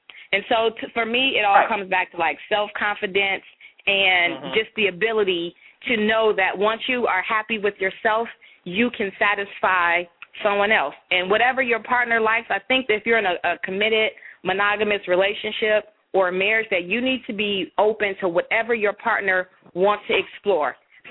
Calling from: Detroit, Michigan, United States; I'm calling from Detroit.

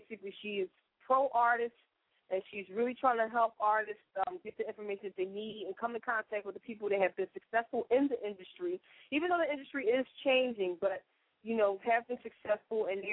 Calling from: Philadelphia, Pennsylvania, United States; And I'm calling from West Philadelphia, baby. What's going on?

